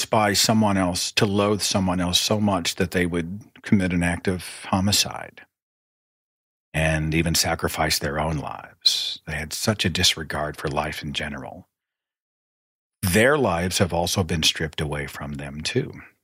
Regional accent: Oklahoma, United States; you know, especially I'm from Oklahoma in very conservative circles.

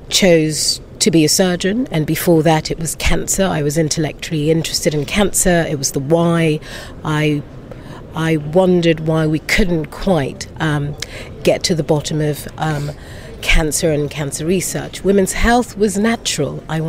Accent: London, United Kingdom; I'm from London.

